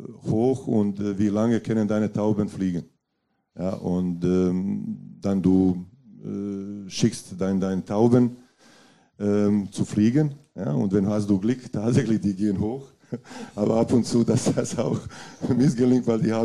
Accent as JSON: {"language": "German", "country": "Bosnia & Herzegovina", "tie": "born or raised there", "second_language": "German", "lives_now": "Germany", "said": "So als Jugendlicher, 15 Jahre, er sagt bei uns in Bosnien, in meiner Heimstadt, irgendwo Anfang November bis Ende März war normalerweise immer halbes Meter Schnee."}